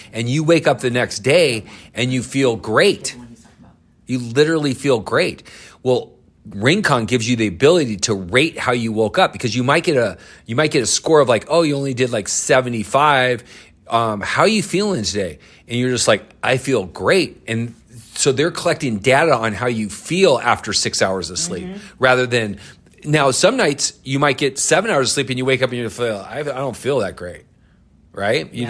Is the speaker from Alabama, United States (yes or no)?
no; Los Angeles, California, United States; from South Central.